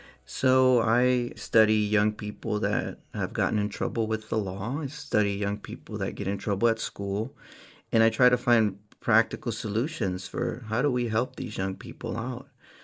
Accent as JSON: {"language": "English", "town": "Oakland", "region": "California", "country": "United States", "tie": "born or raised there", "said": "Yes, well, I grew up in Oakland, California, and I didn't have a father."}